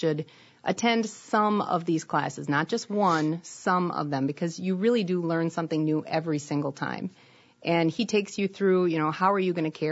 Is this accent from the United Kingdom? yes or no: no; Wisconsin, United States; accent: Wisconsin; And I say that with my Wisconsin accent.